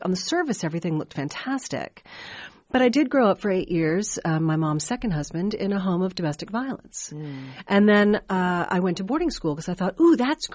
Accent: New York City, New York, United States; I'm originally from New York City, you know, felt like I had a lot of sass, a good amount of confidence as a young girl.

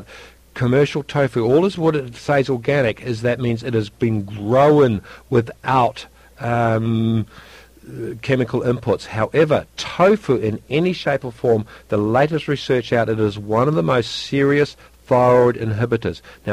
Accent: New Zealand; I'm a Kiwi farmer.

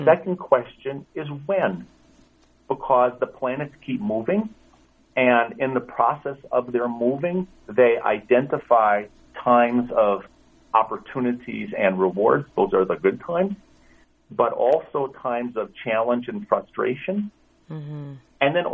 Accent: Milwaukee, Wisconsin, United States; born there; now in Los Angeles, United States; Well, I was born in Milwaukee

